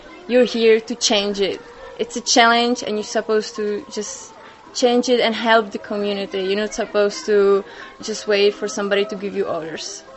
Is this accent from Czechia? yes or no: yes; Prague, Czechia; English is a second language; now in Cambodia; I'm from the Czech Republic, from Prague.